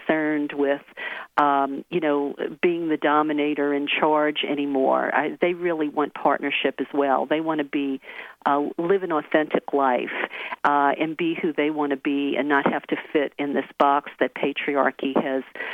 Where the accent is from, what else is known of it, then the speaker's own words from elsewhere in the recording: the South, United States; I come from the South, the Bible Belt, where women don't learn about this stuff necessarily.